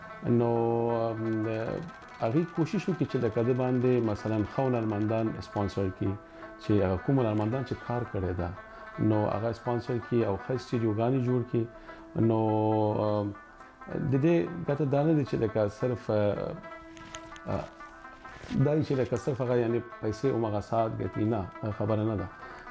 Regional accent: Afghanistan; زه د افغانستان یم د افغانستان راغلی

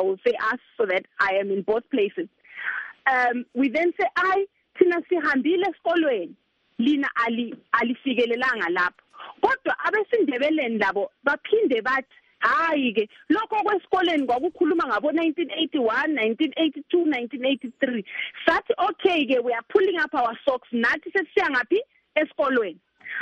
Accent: Bulawayo, Zimbabwe; also born or lived in Mberengwa; I am from Berengwa. I was brought up in Berengwa. I was born in Berengwa. I am definitely a Shona girl. But I was brought up, I was raised in Bobulawayo, and my mother, Ngumantini, she's a Ndebele woman.

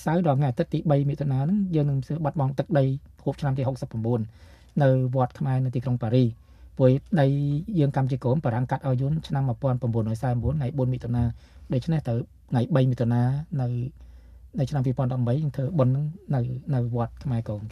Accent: Mekong Delta, Vietnam; យើងជាខ្មែរក្រមក៏ស្រឡាញ់ទឹកដីកម្ពុជាដូចដីយើងដែរ

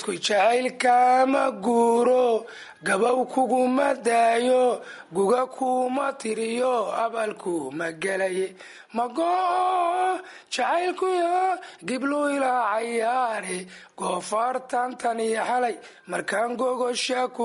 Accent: Mogadishu, Banaadir, Somalia; born there; now in Las Anod, Somalia; anigu waxaan ahay nin reer Lascaanood hadda ah, laakiin marka hore xamar ku dhashay oo reer magaal ah

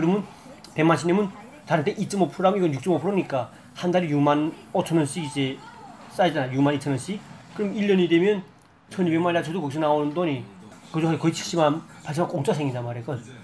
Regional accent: North Korea; now in South Korea; 우리 북한에서 온 이런 사람들

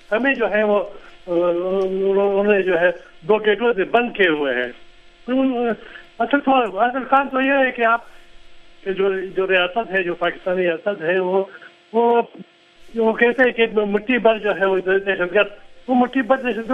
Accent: Quetta, Balochistan, Pakistan; لیکن میں کہہ رہا ہوں کہ ہمارے ہاں جو کوئٹہ میں جو حالات ہیں وہ تو بہت افسوسناک اور بہت دردناک ہے. ہم باہر نہیں جا سکتے, ہم تعلیم نہیں حاصل کر سکتے

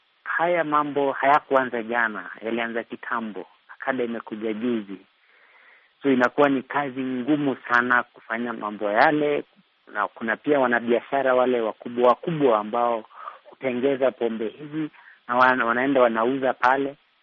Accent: Nakuru, Nakuru County, Kenya; natoka Nakuru, Kenya.

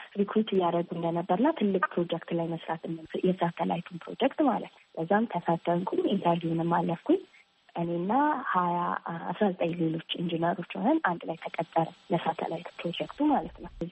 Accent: Addis Ababa, Ethiopia; እኔ አዲስ አበባ ነው ተወልጄ ያደኩት።

